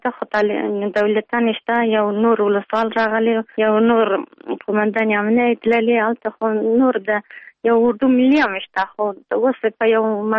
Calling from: Pul-e Khumri, Baghlan, Afghanistan

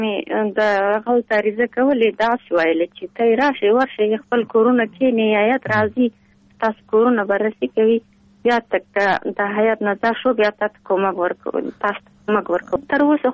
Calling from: Pul-e-Khumri, Baghlan, Afghanistan; د پلخمري.

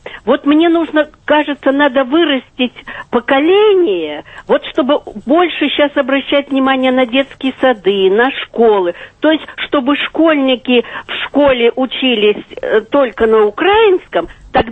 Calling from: Kyiv, Ukraine; Добрий день. Я із Києва.

